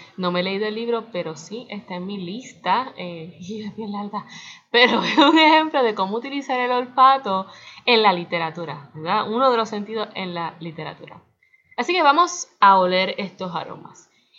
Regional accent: Puerto Rico; Soy puertorriqueña y el café está en nuestro ADN.

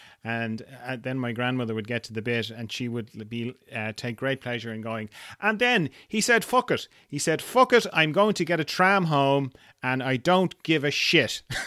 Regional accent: Ireland; You know, like as an Irishman, it's all sort of in my genes, you know, being oppressed for 700 years

